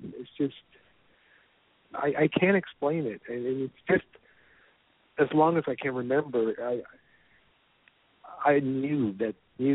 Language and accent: English; Sweden; English is a second language; like you said, I'm from Sweden.